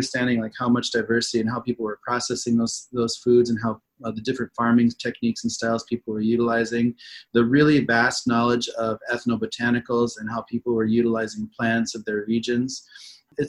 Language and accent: English; South Dakota, United States; So for my area where I grew up in South Dakota, the Lakota, we were utilizing a lot of game meat.